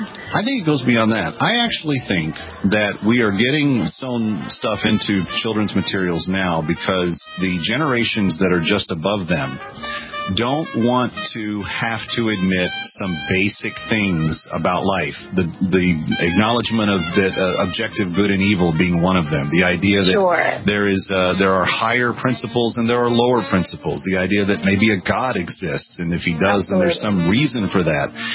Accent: Texas, United States; I'm originally from Texas

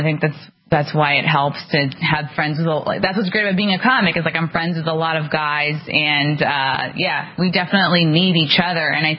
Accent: New York, United States; So that's encouraging, especially as a New Yorker.

